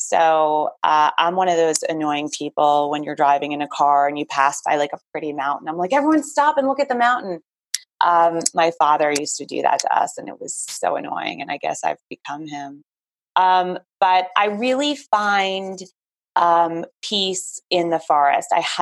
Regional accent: Manhattan, New York, United States; Born and raised right in the concrete jungle.

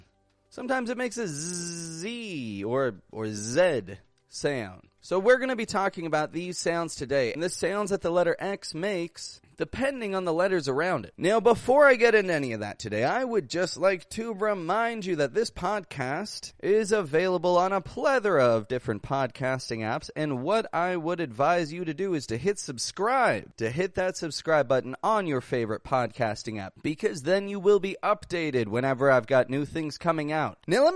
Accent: Toronto, Ontario, Canada; I'm from Toronto, Canada, and up in Canada for the summer

